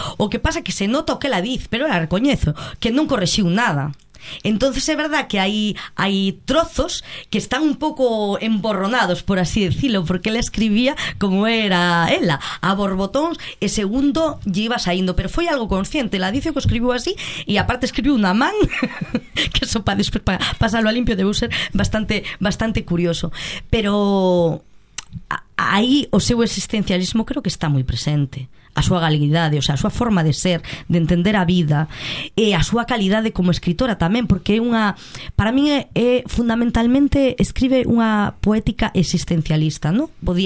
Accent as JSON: {"language": "Galician", "region": "Galicia", "country": "Spain", "said": "nós como galegos"}